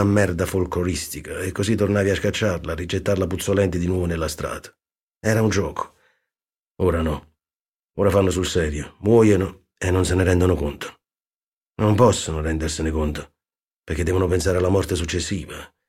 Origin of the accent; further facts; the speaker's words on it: Naples, Campania, Italy; born there; Io sono nato a Vico Speranzella.